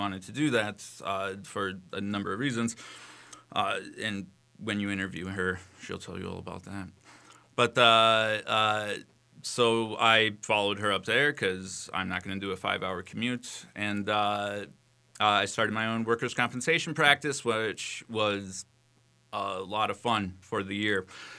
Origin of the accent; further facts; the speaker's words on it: Minnesota, United States; But with that, since we grew up in Minnesota, we also got to eat a lot of healthy, nutritious food because of different school programs.